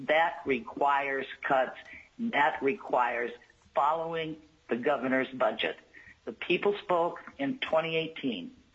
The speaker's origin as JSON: {"language": "English", "town": "Fox", "region": "Alaska", "country": "United States", "said": "I'm from Fox, Alaska, and representing myself as an Alaskan."}